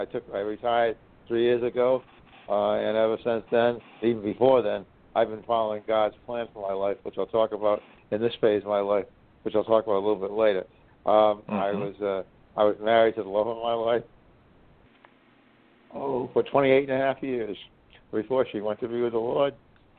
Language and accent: English; Rhode Island, United States; now in Boston, United States; So I grew up in Rhode Island. I went to work for the telephone company.